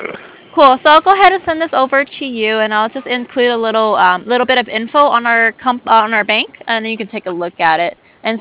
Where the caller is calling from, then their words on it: San Diego, California, United States; I'm calling from San Diego, California.